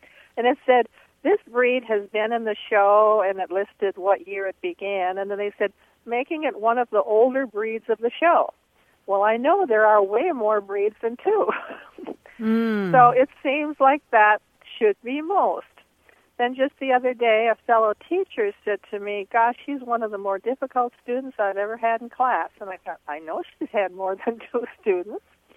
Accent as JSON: {"language": "English", "town": "Tallahassee", "region": "Florida", "country": "United States", "said": "I'm from Tallahassee, Florida."}